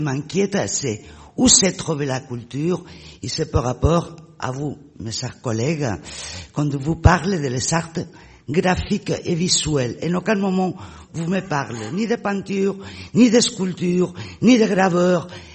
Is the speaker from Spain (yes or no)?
yes; Spain; now in France; Parce que je suis en France depuis 30 ans. Je suis espagnol à l'origine.